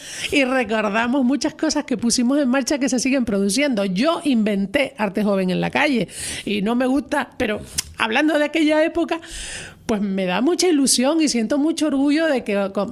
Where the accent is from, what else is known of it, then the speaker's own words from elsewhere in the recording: Canary Islands, Spain; crecí, me eduqué y me hice la persona que soy a las faldas del Teide, la parte alta de La Orotava.